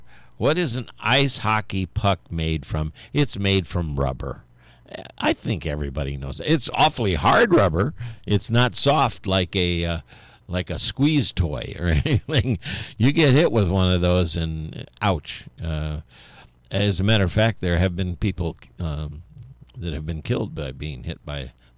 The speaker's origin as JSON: {"language": "English", "region": "Indiana", "country": "United States", "said": "People in Indiana had no idea what to do when it got frozen out. We knew what to do when it snowed, though."}